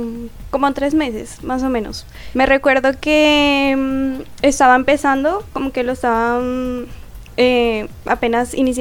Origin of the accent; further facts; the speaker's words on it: Venezuela; Yo soy venezolana.